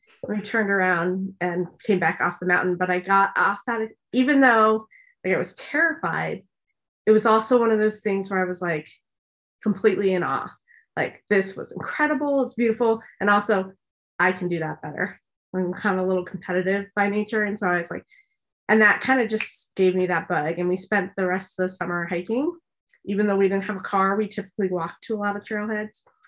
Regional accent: New Jersey, United States; So I grew up in New Jersey, actually. So back east, and not really an outdoor kid.

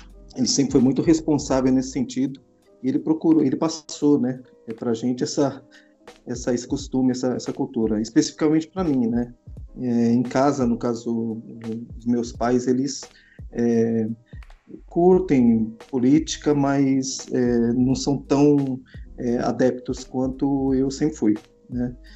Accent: São Paulo, Brazil; also born or lived in ABC; Eu cresci, mesmo nasci no ABC, cresci na Zona Leste, São Paulo, em São Mateus especificamente, né? Numa comunidade chamada Divinéia, bem conhecido lá, agora já é uma cidade, né?

